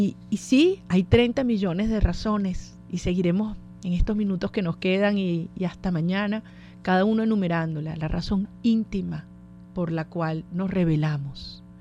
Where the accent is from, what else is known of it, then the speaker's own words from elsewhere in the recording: San Antonio de los Altos, Miranda, Venezuela; desde mi pueblo, ajá, San Antonio de los Altos.